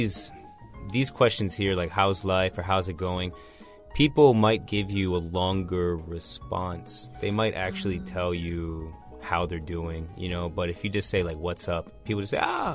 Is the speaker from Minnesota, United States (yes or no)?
no; Washington, District of Columbia, United States; you might hear this more often in, like, urban places, like,New York or even my hometown DC